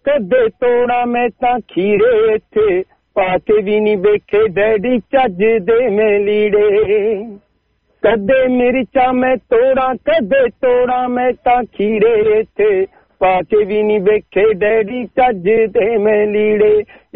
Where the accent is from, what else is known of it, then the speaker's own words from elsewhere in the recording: Dhanetha, Punjab, India; ਹਾਂਜੀ ਪੰਜਾਬ ਚੋਂ ਮੇਰਾ ਜ਼ਿਲ੍ਹਾ ਪਟਿਆਲਾ ਜੀ ਤੇ ਤਹਿਸੀਲ ਸਮਾਣਾ ਪੈਂਦੀ ਆ ਸਾਨੂੰ ਸਮਾਣੇ ਦੇ ਲਾਗੇ ਮੇਰਾ ਪਿੰਡ ਆ ਧਨੇਠਾ ਧਨੇਠਾ ਪਿੰਡ ਹਰਿਆਣੇ ਤੇ ਪੰਜਾਬ ਦੇ ਬਾਰਡਰ ਦੇ ਉੱਪਰ ਹੈ ਤੇ ਸਾਡੀ ਯਾਨੀ ਕਿ ਪਿੰਡ ਬਹੁਤ ਸਾਡਾ ਕਾਫੀ ਵੱਡਾ ਪਿੰਡ ਆ